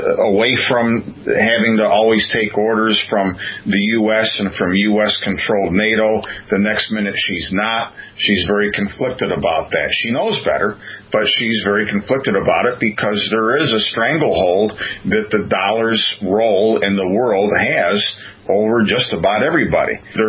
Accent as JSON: {"language": "English", "country": "United States", "said": "So I don't say that because I'm not patriotic as an American and love my country"}